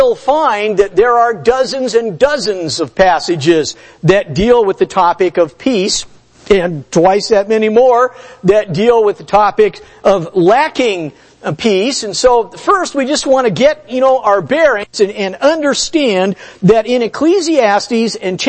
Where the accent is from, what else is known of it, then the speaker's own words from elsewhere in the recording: Los Angeles, California, United States; My brother and I were talking the other day about growing up in Los Angeles